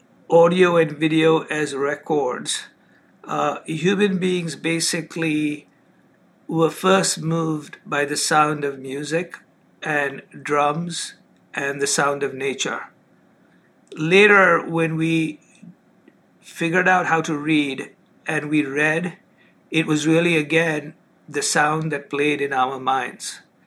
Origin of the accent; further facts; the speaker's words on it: India; I grew up originally in India.